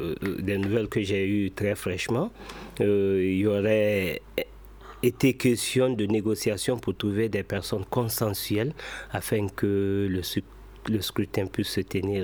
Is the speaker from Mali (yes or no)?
yes; Mali; en tant que Malien